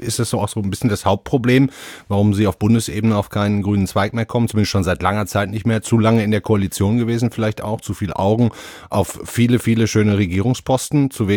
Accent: Duisburg, North Rhine-Westphalia, Germany; meine Heimatstadt und nehme da mal einen beliebigen Maurermeister aus Duisburg

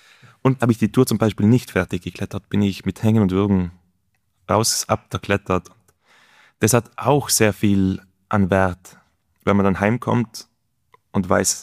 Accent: Trentino-Alto Adige, Italy; Wäre ich nicht in Südtirol aufgewachsen, vielleicht würde ich das überhaupt nicht so sehen.

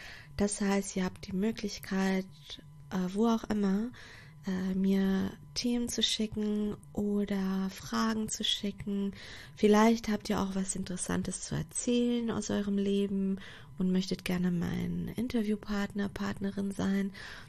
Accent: Portugal; German is a second language; now in Germany; ich komme aus Portugal, aus einem Land, wo die Menschen die Sonne im Herzen tragen und wo Zusammenhalt und Gastfreundschaft sehr groß geschrieben wird.

